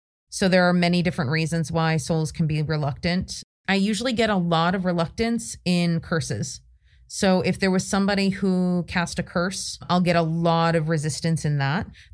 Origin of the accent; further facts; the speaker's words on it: United States; Oh, I'm such an American sometimes.